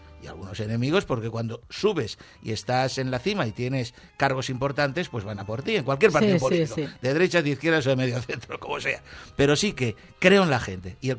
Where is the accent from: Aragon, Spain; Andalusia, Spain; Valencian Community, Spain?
Valencian Community, Spain; mi amor a mi tierra, a Valencia.